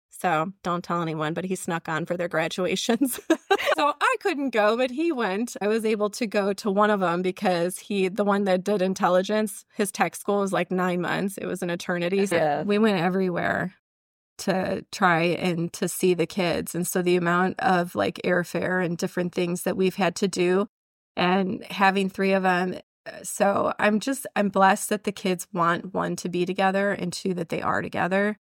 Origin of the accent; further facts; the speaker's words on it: Chicago, Illinois, United States; we're from Chicago, the Chicago area.